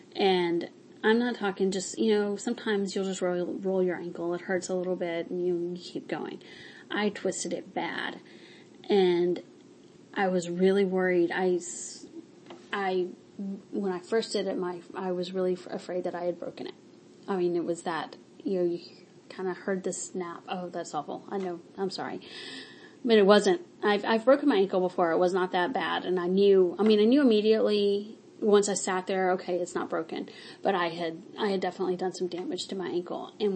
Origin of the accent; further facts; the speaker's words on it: Mississippi, United States; I grew up in Mississippi where people know how to fry chicken.